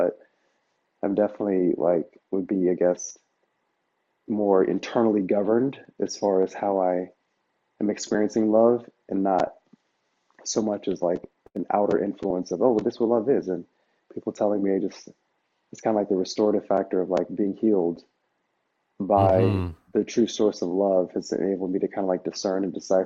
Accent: the South, United States; growing up in the South as an African American male, like a black man in America. Like I grew up in the suburbs, around like, Caucasian, but it was actually kind of mixed

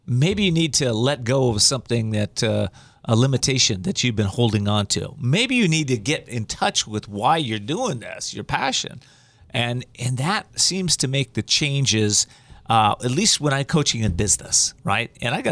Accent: Whittier, California, United States; That's my hometown, Whittier.

